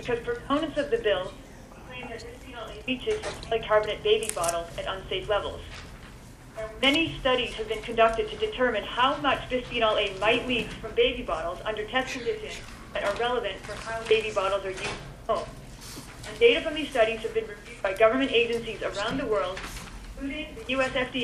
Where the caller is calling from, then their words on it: Cambridge, Massachusetts, United States; I am calling you from Gradient Corporation in Cambridge, Massachusetts.